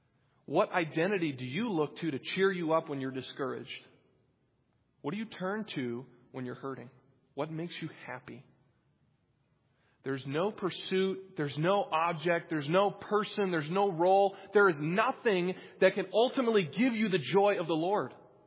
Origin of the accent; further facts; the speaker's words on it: New Hampshire, United States; I grew up in New Hampshire, and the only teams worth note up there are from the Boston area.